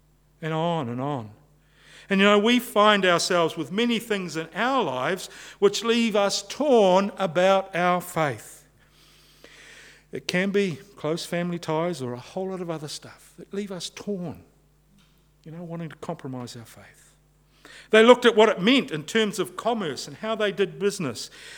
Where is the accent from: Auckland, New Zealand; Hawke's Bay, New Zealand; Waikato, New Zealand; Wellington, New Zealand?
Auckland, New Zealand; But I grew up in West Auckland. And growing up in West Auckland in the 1970s